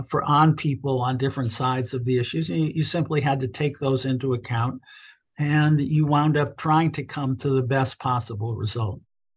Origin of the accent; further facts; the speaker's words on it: Chicago, Illinois, United States; I grew up on the south side of Chicago. I went to public school, primary school and high school.